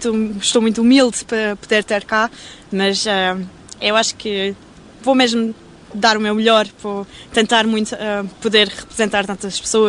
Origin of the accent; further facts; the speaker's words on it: Aachen, North Rhine-Westphalia, Germany; also born or lived in Lisbon, Portugal; Nasci em Lisboa, mas cresci aqui em Aachen, ao pé de Aachen, onde hoje ainda vivo.